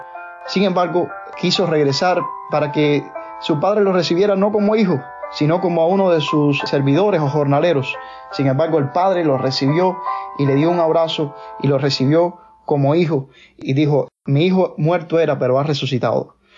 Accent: Cuba; Incluso siendo cubanos que amamos y anhelamos la libertad

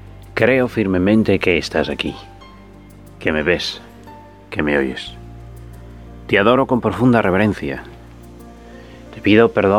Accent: England, United Kingdom; also born or lived in Spain; Sí, soy yo. Soy inglés y español.

